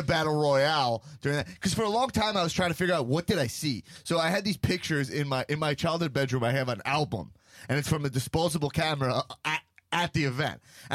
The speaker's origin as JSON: {"language": "English", "region": "New York", "country": "United States", "tie": "born or raised there", "said": "I grew up in Long Island. Yeah. Nassau Coliseum is where I saw my first WWE event."}